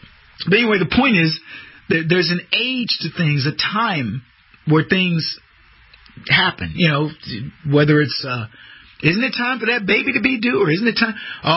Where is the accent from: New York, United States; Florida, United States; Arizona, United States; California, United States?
Arizona, United States; Oh, I said I'm from Arizona, and he says, oh, man, you got some crazy ones out there.